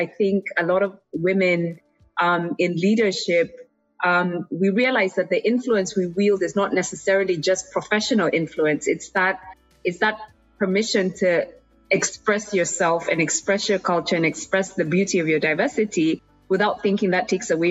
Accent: Kenya; after I said I was from Kenya

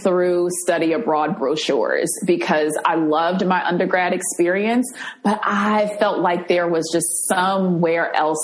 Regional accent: New Jersey, United States; favorite childhood memory is probably visiting a waterfall that was not too far from the apartment where I grew up in New Jersey.

